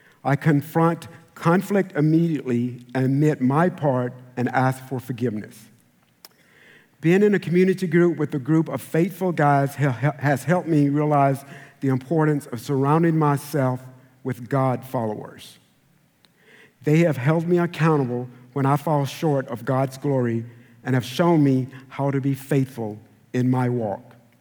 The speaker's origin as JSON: {"language": "English", "region": "Texas", "country": "United States", "tie": "born or raised there", "said": "I grew up in East Texas."}